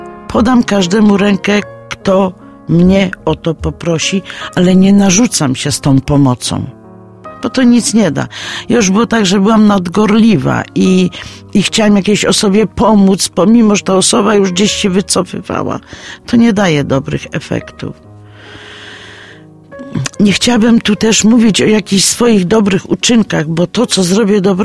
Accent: Olesno, Opole Voivodeship, Poland; Weszłam do kościoła w Oleśnie, jestem z Olesna.

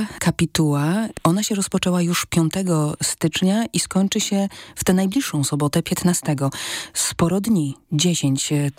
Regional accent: Tarnów, Lesser Poland, Poland; a ja pochodzę z Tarnowa, więc to trochę mała prywata

